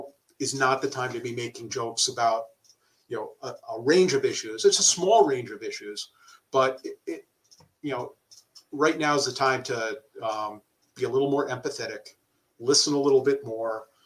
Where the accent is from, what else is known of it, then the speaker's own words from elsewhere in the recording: New York, United States; I remember my dad. I grew up in New York.